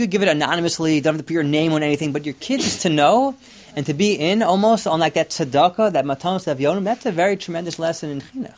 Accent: Teaneck, New Jersey, United States; I grew up in Teaneck.

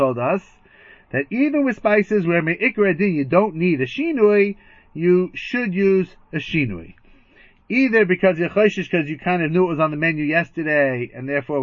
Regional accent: Queens, New York, United States; back in the day, growing up in Queens.

